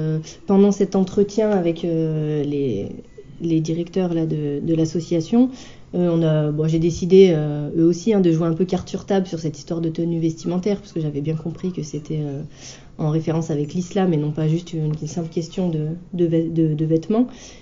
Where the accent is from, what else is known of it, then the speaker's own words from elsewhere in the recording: France; moi je suis convertie, que j'ai une, voilà, je suis française d'origine, française de souche, que du coup j'ai pas de, dans ma famille, de personnes qui pratiquent la religion